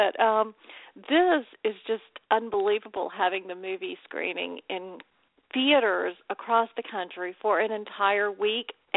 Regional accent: Destin, Florida, United States; And this is really exciting to me because Destin is my hometown.

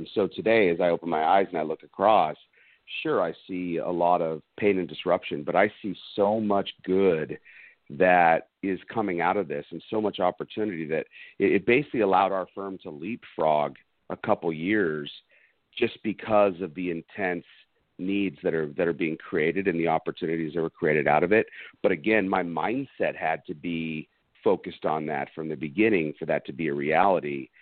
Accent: Arizona, United States; That was my West Coast coming out. You could tell I'm from Arizona.

